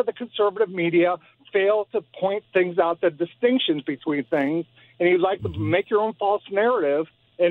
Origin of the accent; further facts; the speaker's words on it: Maplewood, United States; I'm from Maplewood.